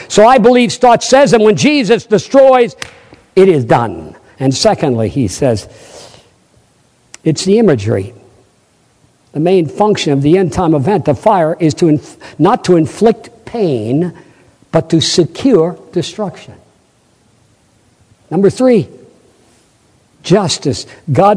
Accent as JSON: {"language": "English", "region": "Vermont", "country": "United States", "said": "I said, \"Well, I'm from Vermont.\""}